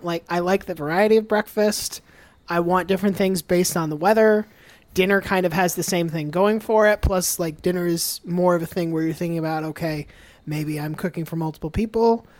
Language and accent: English; Gainesville, Florida, United States; born there; No, I was born in Gainesville.